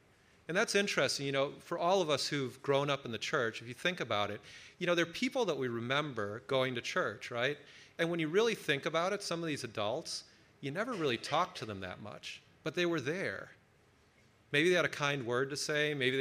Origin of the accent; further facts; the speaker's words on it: Minneapolis, Minnesota, United States; We grew up together back in Minneapolis, St. Paul.